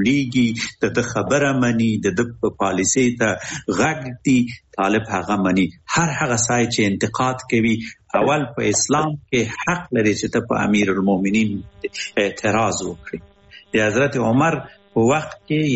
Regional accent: Afghanistan; مونږ هم د جاپان نه یو مونږ هم افغانان یو

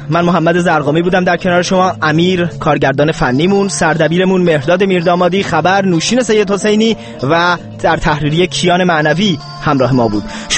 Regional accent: Tehran, Tehran Province, Iran; تقدیم به شهر خودم تهران

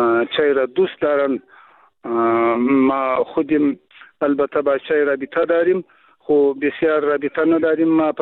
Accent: Afghanistan; first language Pashto; Persian is a second language; البته اگر چی ما هم همون زبان مادری ما پشتو هست و بازم بادری چند گفته میتانیم کم کم، اگر اشکال داشته باشد باید معذرت ما را بپذیرین.

